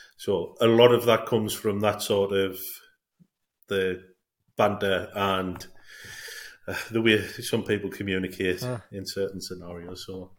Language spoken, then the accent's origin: English; Sunderland, North East England, United Kingdom; So I am from Sunderland, which is in the northeast of England. It's not far under the Scottish borders. It's a nice enough town. It's very sort of working class, blue collar.